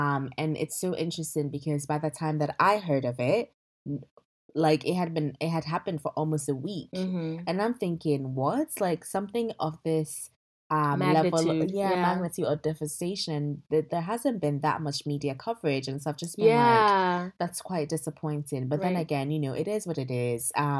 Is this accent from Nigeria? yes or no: no; Ghana; now in London, United Kingdom; I'm a Ghanaian currently living in London, working in financial services consulting.